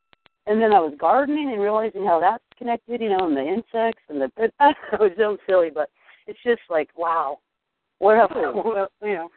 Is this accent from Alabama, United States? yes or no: no; California, United States; And I grew up near Sequoia National Park, and I go home all the time.